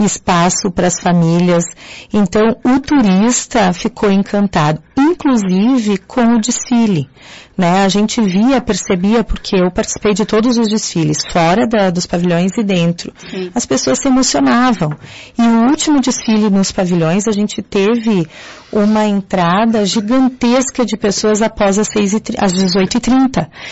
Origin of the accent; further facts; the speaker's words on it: Caxias do Sul, Rio Grande do Sul, Brazil; Eu entendo, assim, porque eu sou de Caxias, eu também lembro de várias festas, né?